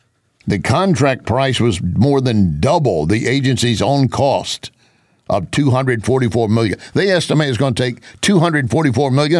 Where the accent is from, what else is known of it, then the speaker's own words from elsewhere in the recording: Pecos, Texas, United States; I spent a lot of time in my youth growing up in Pecos, Texas. It's not a rich part of the world, but it's part of the Landman series, the Permian Basin area.